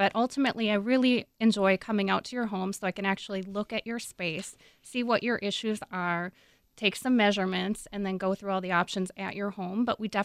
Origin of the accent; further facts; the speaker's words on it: Minnesota, United States; It is, since I'm from Minnesota.